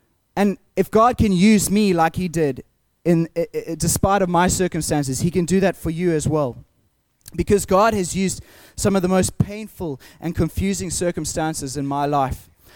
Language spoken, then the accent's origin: English; Zimbabwe; some of you know this from my accent. I come from Southern Africa. I grew up on a farm in Zimbabwe. My grandfather, grandma, uncle, aunt, three cousins, mom, dad, sister, and I all lived on this farm